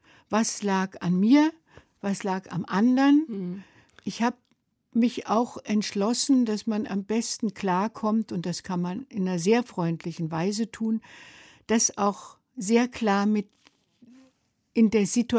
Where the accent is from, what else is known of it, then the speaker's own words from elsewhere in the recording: Germany; Also ich kam, dass es nicht einfach war als Deutsche in den Niederlanden, war zu dieser Zeit immer noch klar.